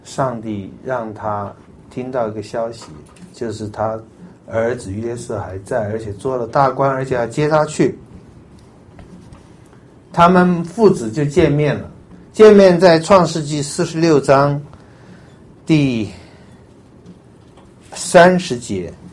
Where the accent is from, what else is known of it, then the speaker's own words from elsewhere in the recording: China; 就是我们中国人有的时候也会讲